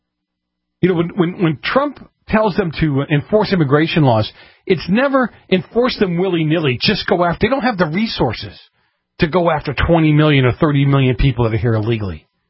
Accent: Boston, Massachusetts, United States; I'm from Boston, okay? So cut me some slack, will you?

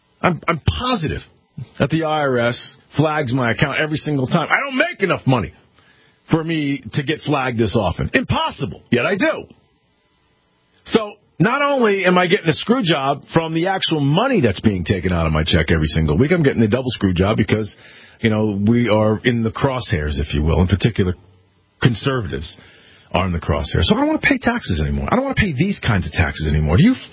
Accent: Connecticut, United States; fees in my home state of Connecticut, where I'm broadcasting from right now

